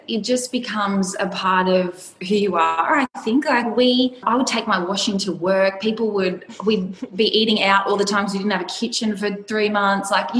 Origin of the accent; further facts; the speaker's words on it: Maitland, New South Wales, Australia; also born or lived in London, United Kingdom; We bought our first home about 40 minutes away from here, closer to my hometown of Maitland.